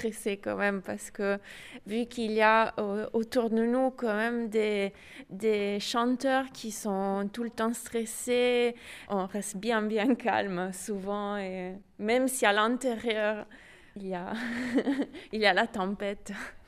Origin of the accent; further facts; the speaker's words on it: Italy; French is a second language; Voilà, je suis italienne.